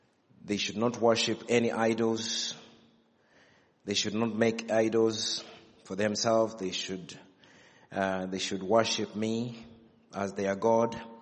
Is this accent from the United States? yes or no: no; Uganda; I come from Uganda, Africa.